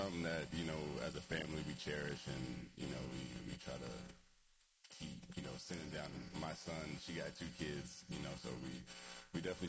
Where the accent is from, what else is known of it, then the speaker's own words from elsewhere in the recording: Clinton, Maryland, United States; also born or lived in Germany; Born and raised in Maryland, Clinton, Maryland. Born and raised.